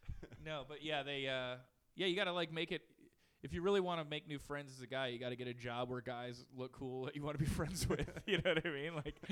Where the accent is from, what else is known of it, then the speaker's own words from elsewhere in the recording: San Francisco, California, United States; now in New Jersey, United States; Well, I remember when I got to New Jersey from San Francisco, I stopped telling people soon that I was from San Francisco